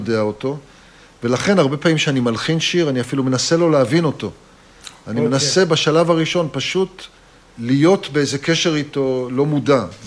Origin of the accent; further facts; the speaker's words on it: Tel Aviv, Tel Aviv District, Israel; אני גדלתי בעיר, בתל אביב, אני כל חיי בתל אביב